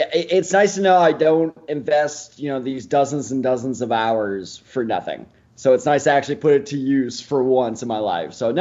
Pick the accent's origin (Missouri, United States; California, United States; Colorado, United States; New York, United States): Missouri, United States; St. Louis; I'm originally from St. Louis, so I was a Rams fan until Kroenke stabbed me in the back and moved.